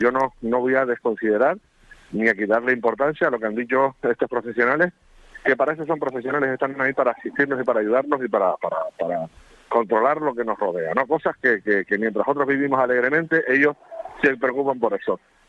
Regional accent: Canary Islands, Spain; cada día somos menos canarias con la actitud que están teniendo algunos de nuestros paisanos

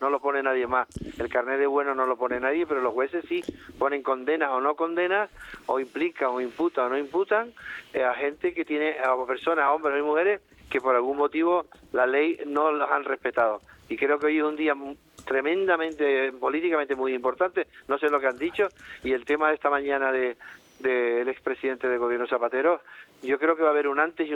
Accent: Spain; Y eso lo tengo muy grabado como ciudadano español, no nacionalista, en el sentido de incluido español

